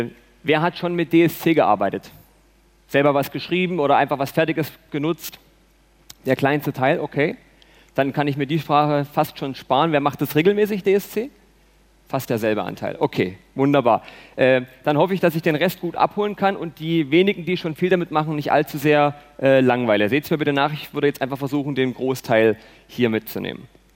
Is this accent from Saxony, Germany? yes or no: yes; Leipzig, Saxony, Germany; Ich komme aus Leipzig, ich hoffe, man hört das nicht allzu sehr. Ich bin zwar stolz auf meine Heimatstadt, aber den Dialekt, den muss ich nicht unbedingt hier ausleben. Hab dort studiert, arbeite dort, lebe dort